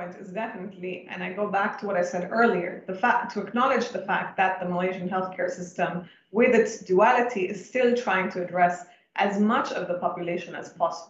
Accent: Italy; I'm from Italy

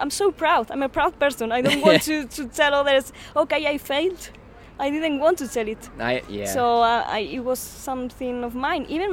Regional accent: Spain; be promoting the book in the main cities here in Spain. We are gonna be in the big cities and in my hometown, of course.

